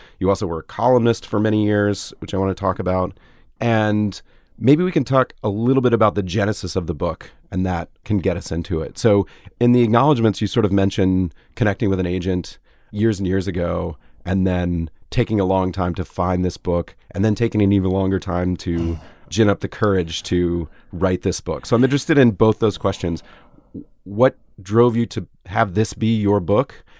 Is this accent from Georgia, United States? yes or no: yes; Georgia, United States; We're both from the South. We're both from Georgia.